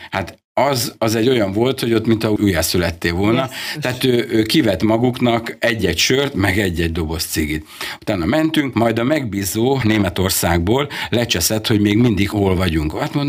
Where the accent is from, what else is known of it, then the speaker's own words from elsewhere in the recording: Hungary; mikor meglátta a paszportot, az útlevelemet, hogy magyar vagyok, akkor egyből azt mondta, hogy 100